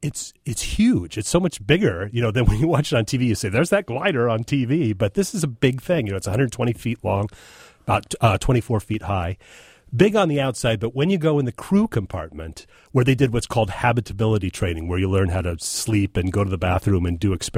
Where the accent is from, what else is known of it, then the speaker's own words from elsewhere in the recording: Huntsville, Alabama, United States; also born or lived in Wichita / Seattle; I was born in Wichita, raised in Huntsville, moved to Seattle, all aerospace towns.